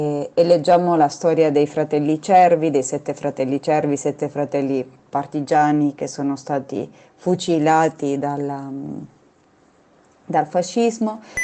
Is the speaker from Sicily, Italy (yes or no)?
yes; Sicily, Italy; moved away as an adult; now in Rosario, Argentina; sono italiana, sono siciliana, vivo a Rosario da 10 anni, 9 anni e mezzo.